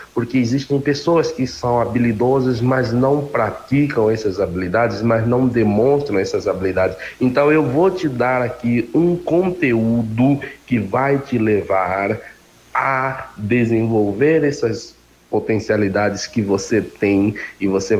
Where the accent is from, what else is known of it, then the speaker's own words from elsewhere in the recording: Angola; now in Brazil; Eu sou de Angola, como eu falei, eu vim de África, eu vivi experiências, consegui terminar o meu ensino médio num tempo recorde lá com o meu país, e com 16 anos